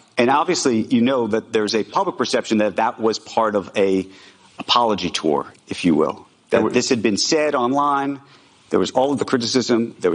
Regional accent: United States; It wasn't, and I'm an American Jew, it wasn't just the people who had that view.

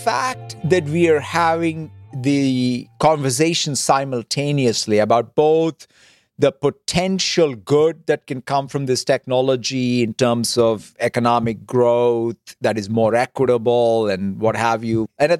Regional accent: Hyderabad, Telangana, India; I always, as a kid growing up in Hyderabad, India

